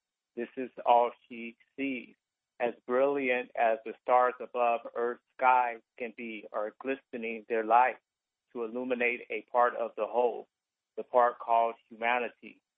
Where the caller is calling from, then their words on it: Carmichael, California, United States; Carmichael.